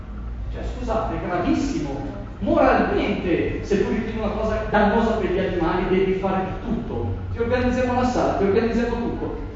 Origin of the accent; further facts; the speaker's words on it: Varese, Lombardy, Italy; lo so perché sono di Varese